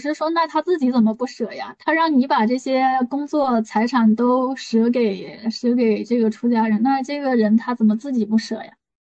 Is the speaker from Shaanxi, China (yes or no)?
no; Hubei, China; 我是湖北的道友